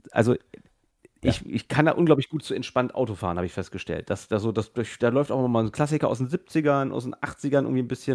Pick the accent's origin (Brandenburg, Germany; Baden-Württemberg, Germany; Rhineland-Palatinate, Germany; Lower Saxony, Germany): Lower Saxony, Germany; es gibt bei uns in Niedersachsen einen Radiosender, der wird immer verschrien als Rentnersender. NDR1 Radio Niedersachsen.